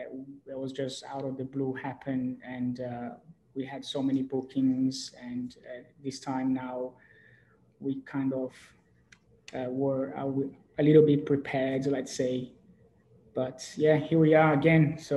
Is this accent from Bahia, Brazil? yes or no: no; São Paulo, Brazil; So so I'm originally from Brazil, from São Paulo. So that's where I've grown up.